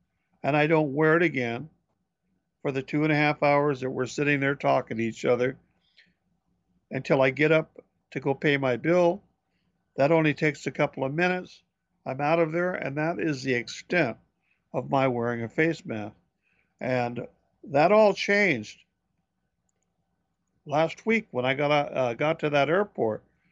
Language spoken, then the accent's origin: English; Olympia, Washington, United States; up in my hometown of Olympia, which is the state of Washington's capital city